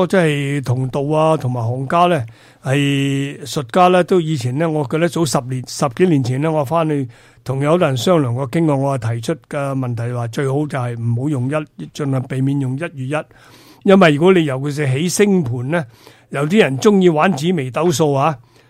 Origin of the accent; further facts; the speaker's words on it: China; 我哋中国人咧讲戏先啊！